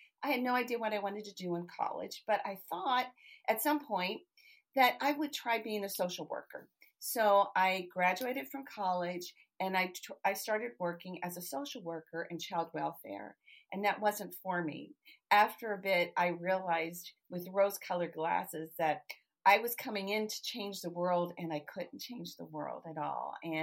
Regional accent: Pennsylvania, United States; They used to have these Christian festivals, and I'm from Pennsylvania.

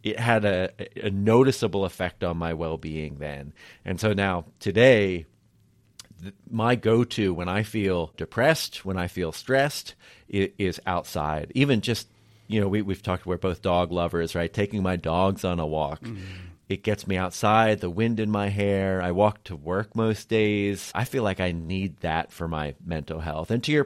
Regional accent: New Jersey, United States; So I just briefly, like, I grew up in South Jersey.

